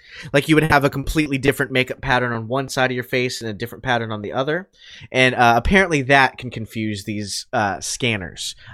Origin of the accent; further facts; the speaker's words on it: United States; That's true, yeah. I'm an American.